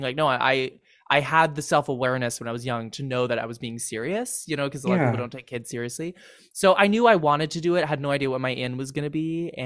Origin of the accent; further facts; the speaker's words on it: California, United States; It was Northern. I was from the East Bay area. So not from San Francisco proper, but from a suburb in the East.